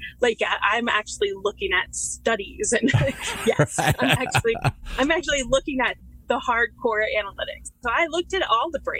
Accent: Ohio, United States; Well, I'm from Ohio.

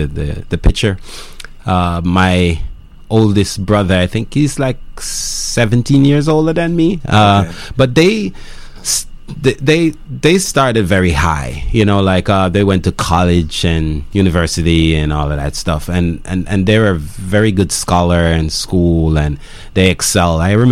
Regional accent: Jamaica; moved away as an adult; Growing up in Jamaica is different from what growing up Jamaica meant when I was growing up in Jamaica. Because, I used to often tell people that I grew up poor. I grew up from a poorer family

